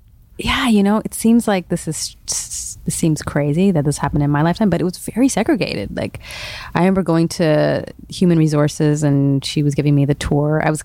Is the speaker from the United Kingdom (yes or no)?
no; Scarborough, Ontario, Canada; I grew up in Scarborough, and I was just sort of, writing down what I saw in my own community